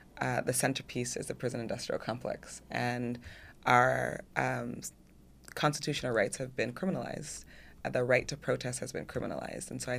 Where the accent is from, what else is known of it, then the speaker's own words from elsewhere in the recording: California, United States; I grew up in the San Fernando Valley. I remember seeing folks with their Confederate flags on their trucks.